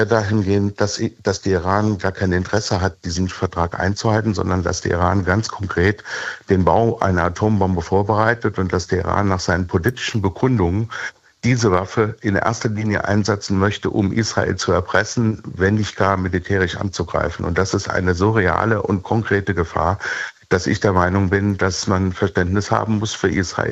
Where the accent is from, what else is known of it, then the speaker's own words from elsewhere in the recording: Germany; Ich bin als Deutscher